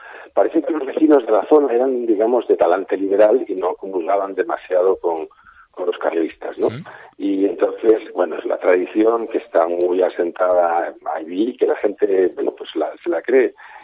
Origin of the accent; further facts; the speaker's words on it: Llanera, Asturias, Spain; a mí, aunque esto soy de Llanera y esta versión me interesa mucho